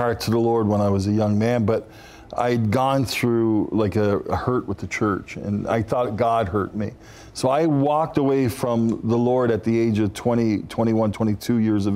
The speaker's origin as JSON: {"language": "English", "country": "Canada", "said": "I'm from Canada, guys, and it's still winter."}